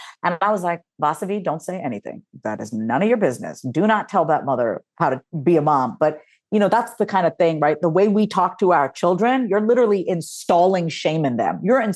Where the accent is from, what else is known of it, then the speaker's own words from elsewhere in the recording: India; So I'm the brown sheep of the family. I'm Indian.